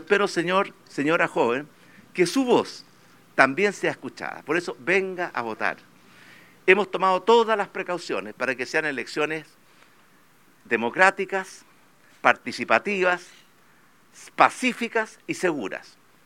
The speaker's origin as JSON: {"language": "Spanish", "country": "Chile", "said": "que nos una como chilenos"}